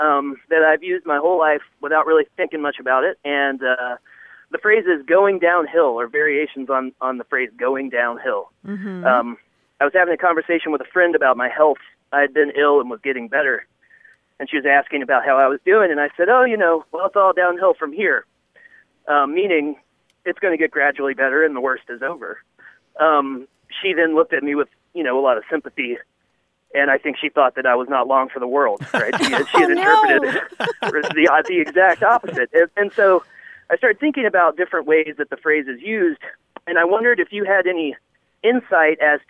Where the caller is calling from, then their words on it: Illinois, United States; I'm calling from Illinois.